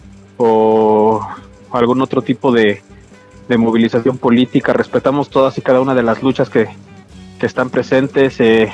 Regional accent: Tlalpan, Mexico City, Mexico; Multifamiliar Tlalpan, que es de donde soy, damnificado, donde vivo, en el Multifamiliar Tlalpan

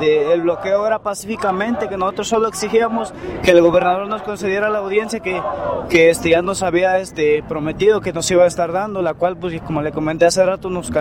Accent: Guerrero, Mexico; Venimos del estado de Guerrero, somos estudiantes de la normal de Ayotzinapa

